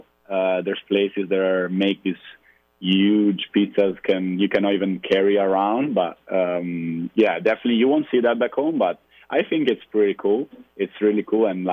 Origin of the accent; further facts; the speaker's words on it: Genoa, Liguria, Italy; So where I'm from, my city, Genova, we're famous for focaccia and pesto.